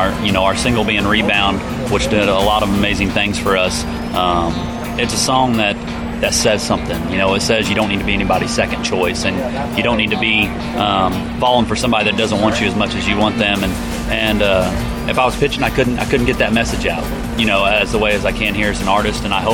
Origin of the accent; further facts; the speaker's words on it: Illinois, United States; And I'm originally from Illinois, yeah. Southern Illinois. So it's like a hometown show almost.